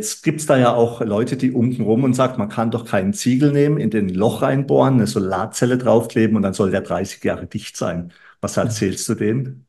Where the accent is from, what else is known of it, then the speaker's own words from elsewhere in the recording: Freiburg, Baden-Württemberg, Germany; Ich selber bin ja aus Freiburg.